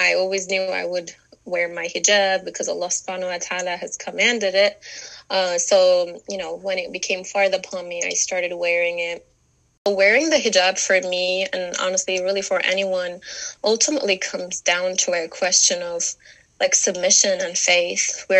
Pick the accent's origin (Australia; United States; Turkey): Turkey; Istanbul; I am from Istanbul, from Turkey, and I am 23 years old. I've been actually wearing my hijab since I was 11.